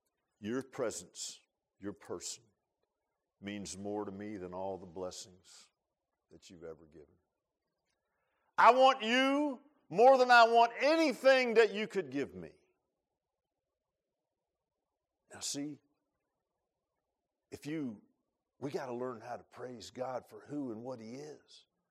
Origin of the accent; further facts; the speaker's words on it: Virginia Beach, Virginia, United States; I grew up in Virginia Beach in the middle class, upper middle class